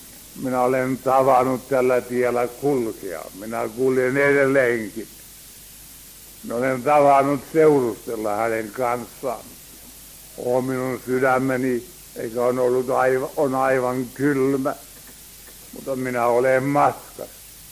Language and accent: Finnish; Oulu, North Ostrobothnia, Finland; minä muistan lapsuudessa, niin siellä Oulussa, kun oli asuntoja paljon saatavissa, niin ihmiset muuttivat yhtä mitta.